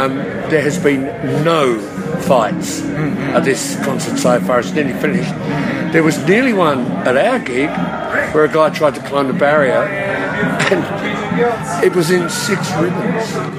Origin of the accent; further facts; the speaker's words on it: Australia; I'm Australian.